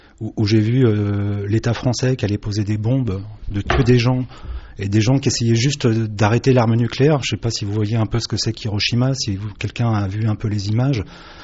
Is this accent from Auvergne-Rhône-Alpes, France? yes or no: no; Paris, Île-de-France, France; Non, je suis parisien.